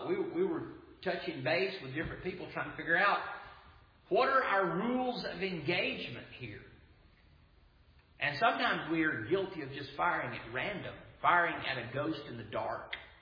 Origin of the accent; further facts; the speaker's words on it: United States; born there; Well, I am an American by birth, but I don't support the filthy crimes against God that they're committing.